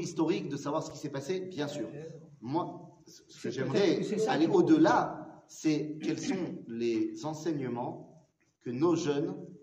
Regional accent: France; Parce qu'on a grandi en France, parce qu'on connaît l'exil

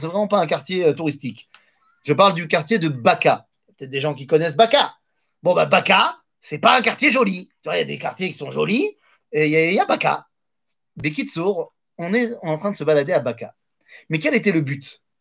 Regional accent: Metz, Grand Est, France; je me souviens comme ça que, ben oui, je suis de Metz, vous aussi

